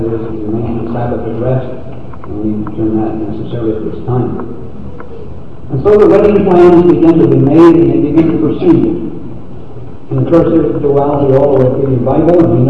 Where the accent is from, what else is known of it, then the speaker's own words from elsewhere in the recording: Colorado, United States; Now, I grew up in Colorado, and I'm aware of the Rocky Mountains back in that part of the country.